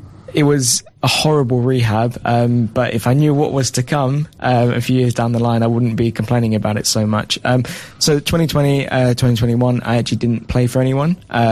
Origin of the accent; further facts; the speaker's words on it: England, United Kingdom; So originally I'm from England, born and raised, played in England.